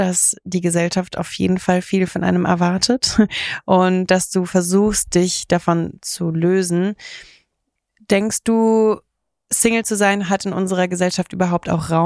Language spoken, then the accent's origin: German; Kaiserslautern, Rhineland-Palatinate, Germany; Wenn ich mich dann mit meiner Heimat Kaiserslautern beschäftige